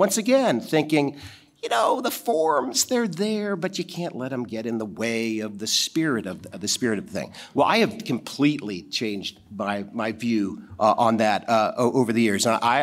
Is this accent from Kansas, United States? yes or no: no; Washington, District of Columbia, United States; I grew up in Washington, the Washington, D.C. area, with the son, went to public schools